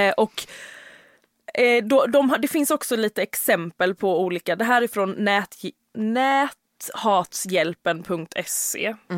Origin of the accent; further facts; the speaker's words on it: Halmstad, Halland County, Sweden; om du undrar varför jag har dialekt, så jag är från Halmstad, men min pappa är från Dominikanska republiken